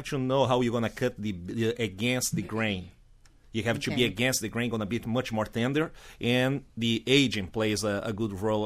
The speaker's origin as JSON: {"language": "English", "region": "Rio Grande do Sul", "country": "Brazil", "second_language": "English", "said": "And you know, that's my home state, is where I came from."}